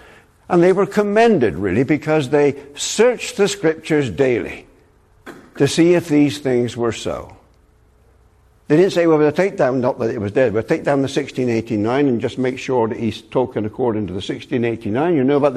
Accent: United Kingdom; Now there, let me just say straight away, I come from the United Kingdom, so I speak in English, and I know that makes it difficult for some of you here in Seattle.

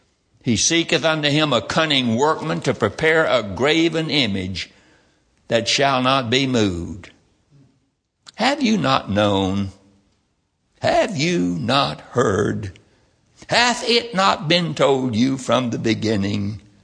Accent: Roxboro, North Carolina, United States; born there; I was born in Roxburgh, North Carolina.

